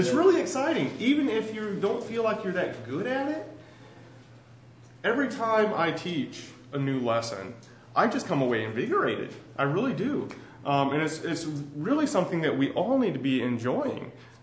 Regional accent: South Carolina, United States; I'm from South Carolina. I am an architect, and I design churches.

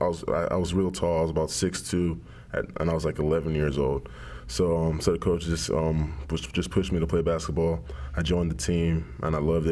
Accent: Nigeria; Oh yeah, most definitely. My grandparents, I still go there. I was there 2 years ago, Christmas time. My grandparents are still there. My uncles are still there. My parents are actually still there right now. So yeah, I remember everything. It was awesome growing up t

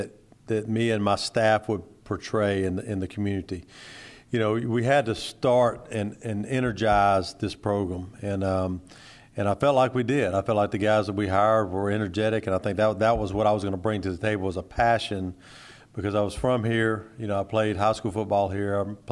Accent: Mobile, Alabama, United States; I felt like coming to Mobile, my hometown, in a great school like South Alabama, to have this opportunity was once in a lifetime.

